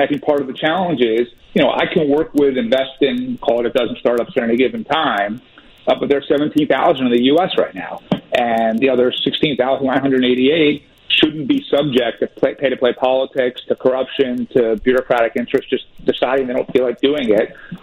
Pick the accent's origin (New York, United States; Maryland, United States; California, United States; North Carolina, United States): New York, United States; I mean, you know, in my home state of New York alone, Cuomo, Gillibrand, Booker, who's right next door in New Jersey